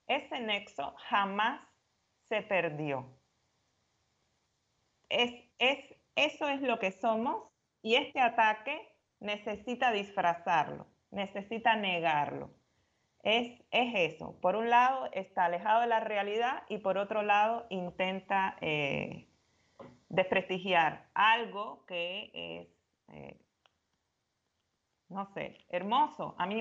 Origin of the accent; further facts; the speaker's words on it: Cuba; moved away; somos cubanos comunes y corrientes que llevamos en la mochila el amor a Cuba